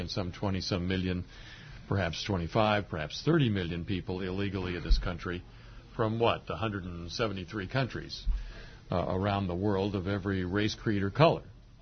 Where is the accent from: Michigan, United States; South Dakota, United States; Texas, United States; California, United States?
California, United States; I come from California.